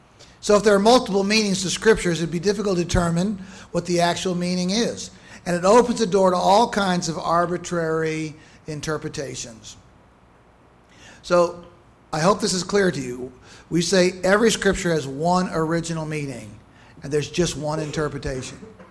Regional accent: United States; I think freed me from a lot of prejudices that I had as an American

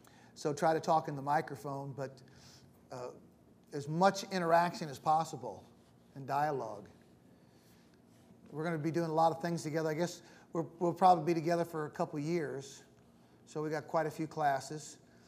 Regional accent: United States; now in Philippines; great question. I am an American, but I'm part Pinoy. I have lived here. I lived here 4 years, right across the street.

